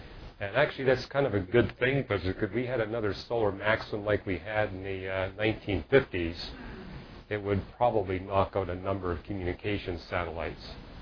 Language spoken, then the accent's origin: English; Canada; Where I grew up in Canada, you would see Aurora Borealis that would cover the entire sky, all different colors.